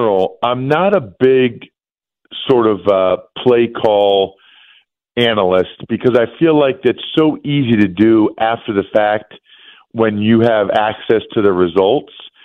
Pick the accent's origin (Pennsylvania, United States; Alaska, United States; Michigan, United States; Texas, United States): Pennsylvania, United States; You know, I grew up outside of Philly, so he's a big Eagles fan.